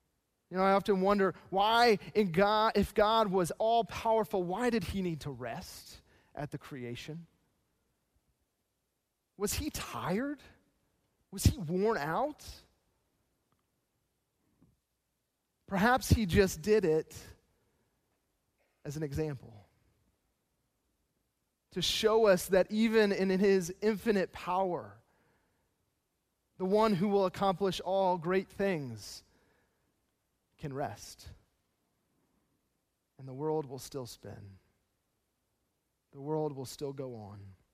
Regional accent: Chesapeake Bay, United States; I grew up on the Chesapeake Bay, and I grew up watching container ships move in and out of the bay, waiting to be brought into port.

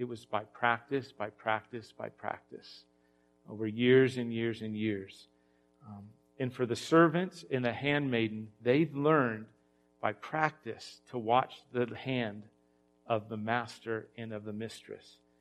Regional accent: United States; It might be I'm from the West. I'm in America. I grew up kind of like pull yourself up by your bootstraps, individualistic thinking, can do.

